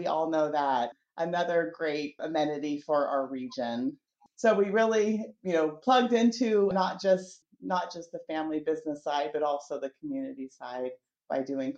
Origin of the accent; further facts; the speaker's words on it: Sacramento, California, United States; we all were born and raised in Sacramento, went to McClatchy High School, stayed in the Southland Park, Land Park area all through my teens and into my 20s.